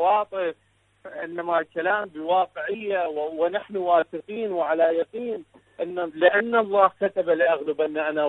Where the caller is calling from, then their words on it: Iraq; من العراق، شكرا جزيلا لكم